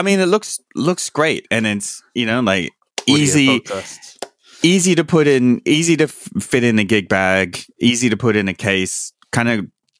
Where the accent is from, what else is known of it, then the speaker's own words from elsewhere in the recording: Indiana, United States; also born or lived in California; I grew up in Southern Indiana and lived in California for a long time.